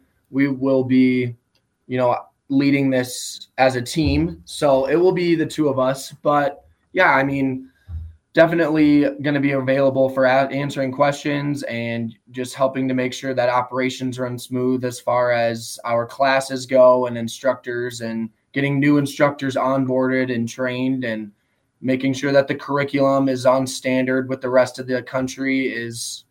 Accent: South Dakota, United States; I grew up and was born and raised in Southeast South Dakota. I kind of had a unique opportunity where I was a little bit in the city and a little bit out of the city.

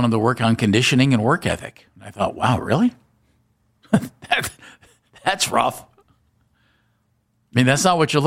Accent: Canada; I'm from Canada.

